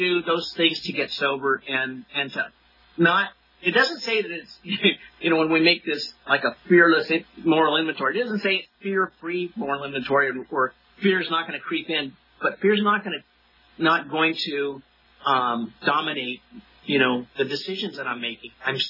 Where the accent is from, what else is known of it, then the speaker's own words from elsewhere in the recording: Kingsburg, California, United States; in the little town where I grew up in Kingsburg